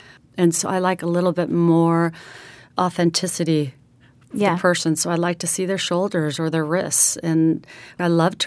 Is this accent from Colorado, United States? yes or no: yes; Colorado, United States; How can I kind of fit in? Because I'm coming from Colorado.